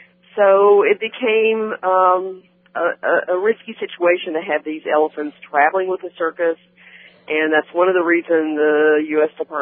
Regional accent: Tennessee, United States; Well, I grew up in East Tennessee.

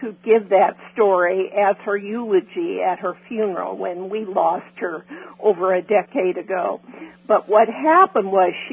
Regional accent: Beverly Hills, California, United States; Well, you know, growing up in Beverly Hills

